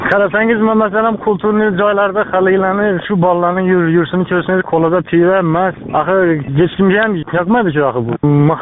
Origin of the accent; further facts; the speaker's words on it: Tashkent, Uzbekistan; qayerdan deb so'rashganda bizlar aytamiz, siz Toshkentdanmiz deymiz